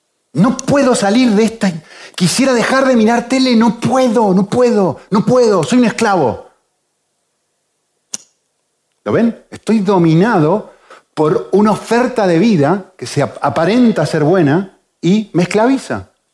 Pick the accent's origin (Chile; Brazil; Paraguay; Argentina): Argentina; Yo pertenezco a la República Argentina, yo soy un ciudadano de la República Argentina.